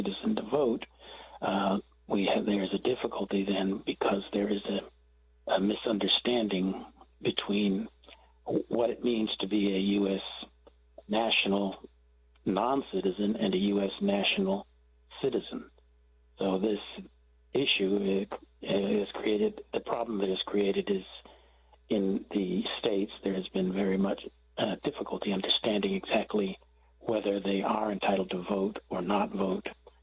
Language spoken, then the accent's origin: English; Samoa; also born or lived in American Samoa / Hawaii; I was born in American Samoa, but raised also in the independent state of Western Samoa and also up in Hawaii, where I went to law school and then eventually returned to American Samoa